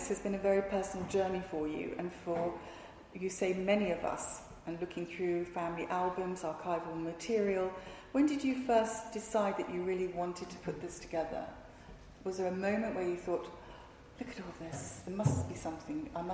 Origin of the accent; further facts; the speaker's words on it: Hong Kong; But I think, because I was from Hong Kong, he did the British Council offices there, which I thought were fantastic.